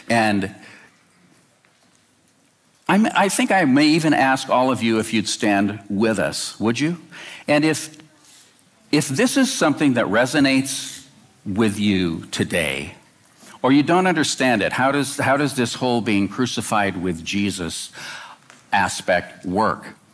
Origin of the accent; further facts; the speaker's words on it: Woodburn, Oregon, United States; I preached it at the church I grew up in Woodburn, Oregon, in 1980.